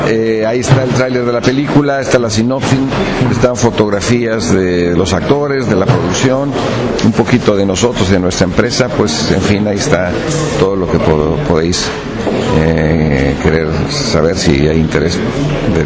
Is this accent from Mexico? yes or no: yes; Mexico; A nosotros como mexicanos nos llaman mucho, mucho la atención.